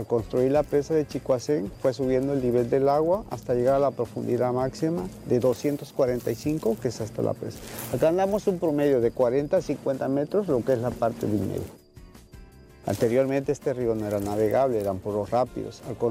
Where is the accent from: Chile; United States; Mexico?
Mexico; Chiapas; Soy chiapaneco y me siento orgulloso.